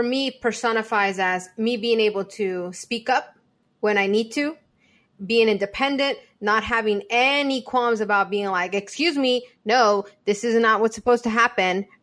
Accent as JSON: {"language": "English", "country": "United States", "said": "I'm not just American. I'm Bolivian American."}